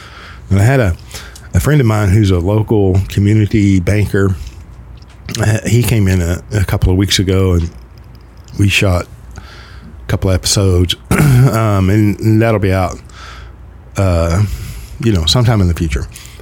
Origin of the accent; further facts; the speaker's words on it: White Settlement, Texas, United States; born there; I was born in White Settlement.